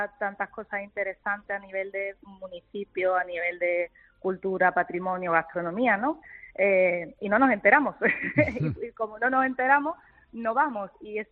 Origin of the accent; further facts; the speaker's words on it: Andalusia, Spain; empecé compartiendo un poco como malagueña, ¿no?, qué se puede hacer en la provincia que se salga de lo típico